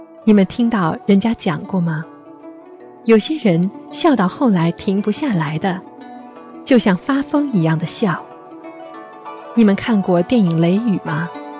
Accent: China; 为什么我们中国人要学中庸之道啊

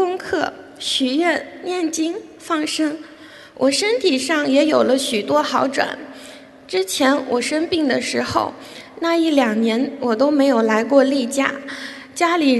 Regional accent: Netherlands; Chinese is a second language; 我来自荷兰，今年22岁。我出生在一个家庭条件比较富裕的家庭

